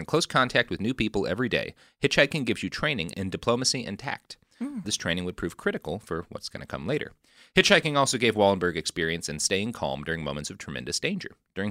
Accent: Texas, United States; also born or lived in California; I grew up in Texas, and then I moved to California.

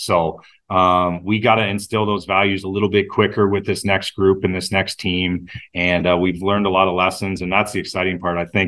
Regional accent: Ontario, Canada; That was my hometown. I grew

